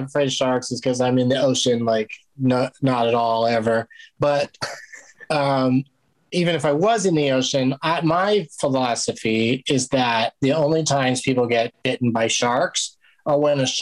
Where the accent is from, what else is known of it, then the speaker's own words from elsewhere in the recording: San Diego, California, United States; I grew up in San Diego, so we were at the beach all the time.